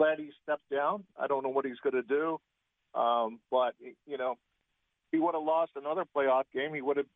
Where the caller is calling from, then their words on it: Myrtle Beach, South Carolina, United States; from Myrtle Beach.